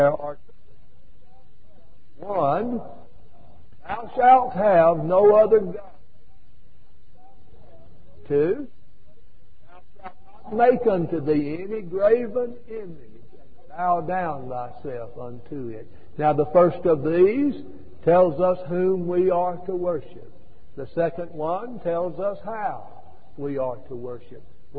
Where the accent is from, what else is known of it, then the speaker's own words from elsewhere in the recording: Los Angeles, California, United States; Now, I grew up in South Central.